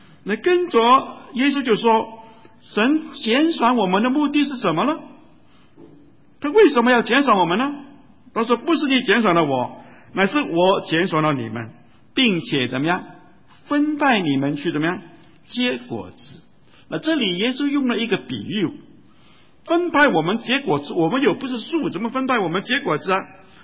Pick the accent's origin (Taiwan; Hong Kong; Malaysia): Hong Kong; 我记得我小的时候在香港成长啊